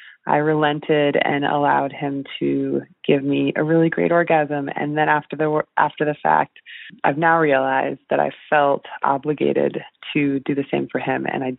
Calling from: Australia; calling from Australia

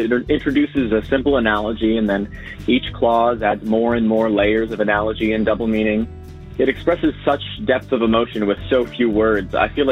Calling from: Chicago, Illinois, United States; I'm calling from Chicago, Illinois.

